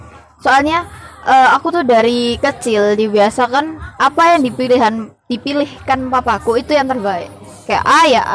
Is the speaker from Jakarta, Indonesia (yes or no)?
yes; Jakarta, Indonesia; Karena asalku dari Jakarta, aku bakal nyari di Jakarta.